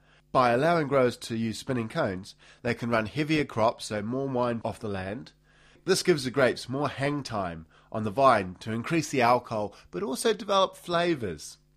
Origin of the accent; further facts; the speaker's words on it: New Zealand; As a fanboy of New Zealand wine, being a Kiwi that is, I'm pleased that Tesco is listing more New Zealand stuff.